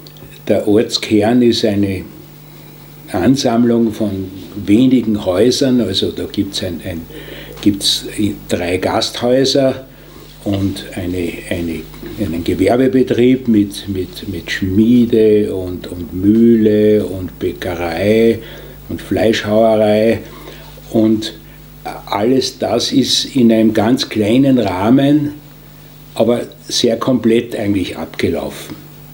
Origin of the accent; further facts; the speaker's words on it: Leogang, Salzburg, Austria; born there; Ja, ich bin 1940 geboren in Leogang als achtes Kind meiner Eltern.